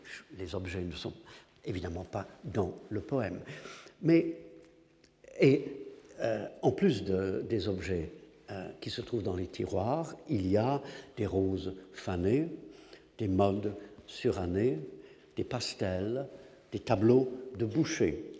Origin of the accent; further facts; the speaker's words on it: England, United Kingdom; French is a second language; est-ce que c'est simplement parce que je suis anglais